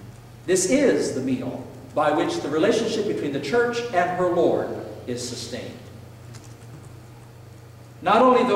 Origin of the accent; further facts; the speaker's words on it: Western Canada, Canada; I came from Western Canada where we do this.